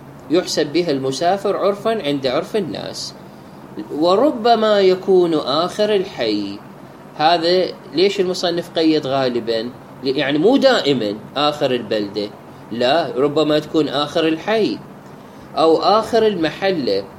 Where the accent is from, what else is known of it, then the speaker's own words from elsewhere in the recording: Baghdad, Baghdad Governorate, Iraq; born there; now in Najaf, Iraq; مدينة بغداد وطني الثاني، يعني أنا مولود في بغداد بس أنا موجود في النجف، عند هنا عندي مقر عمل إلي